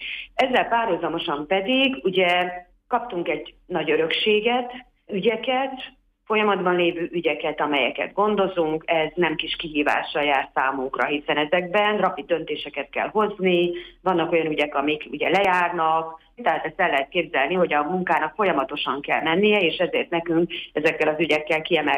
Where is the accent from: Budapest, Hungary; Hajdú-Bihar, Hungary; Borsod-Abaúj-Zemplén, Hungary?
Borsod-Abaúj-Zemplén, Hungary; Miskolc; azt arra rátanultam miskolciként is, mivel 52 éve ebbe a térségbe élek